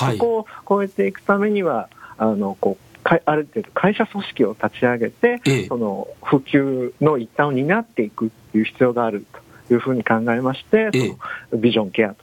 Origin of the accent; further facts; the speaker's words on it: Tokyo, Japan; born there; なかなか出身というのが難しいんですけど、生まれたのは東京なんですけれども、